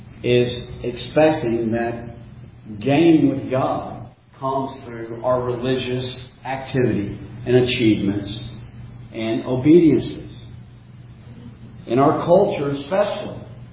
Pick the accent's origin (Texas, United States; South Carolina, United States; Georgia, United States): Texas, United States; Houston; I'm not from here. I'm from Houston, Texas.